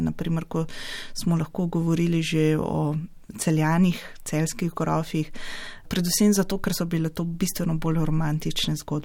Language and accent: Slovenian; Ljubljana, Central Slovenia, Slovenia; Sem rojena Ljubljančanka, prihajam iz Rožne doline, kjer sem tudi živela do svojega 26. 27. leta. In na ta konec me v bistvu vežejo vse moje rodbinske povezave. Prihajam iz stare viške družine, ki se je sem preselila, ko se je gradila južna železnica.